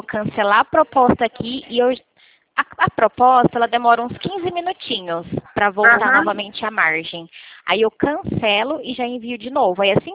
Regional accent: Presidente Prudente, São Paulo, Brazil

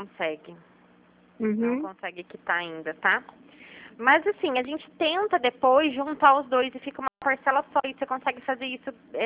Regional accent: Taubaté, São Paulo, Brazil; É, não, eu sou de Taubaté.

